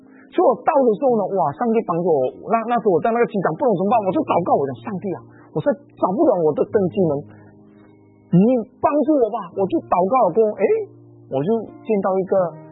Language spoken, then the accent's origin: Chinese; Malaysia; accent: Malaysian; 他们听我的口音，马来西亚口音